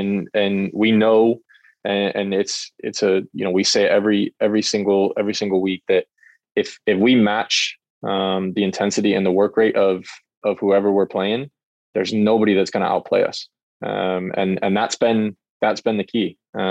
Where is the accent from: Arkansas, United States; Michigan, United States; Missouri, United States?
Missouri, United States; St. Louis; because he's based in my hometown of St. Louis